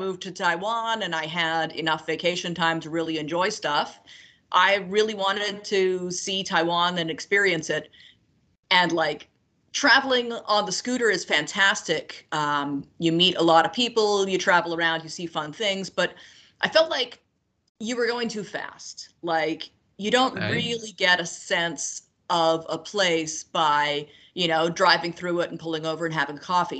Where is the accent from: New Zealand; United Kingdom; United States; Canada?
Canada; growing up in Canada, I'd meet travelers, and they'd say, like, oh, have you been to Niagara Falls? Have you been to Lake Louise?